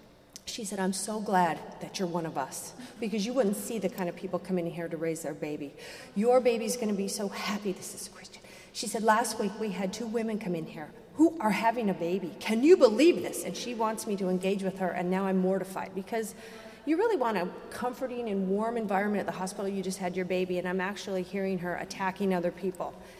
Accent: Idaho, United States; And also, I grew up in Idaho, and my entire life, when I'd fill out an application or go anywhere, and it says city of birth, state of birth, wherever, I would have to write Idaho.

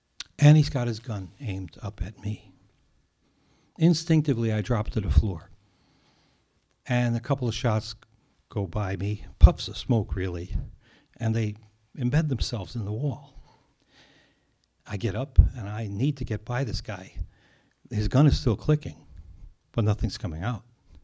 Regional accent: Philadelphia, Pennsylvania, United States; born there; although I was born in Philly

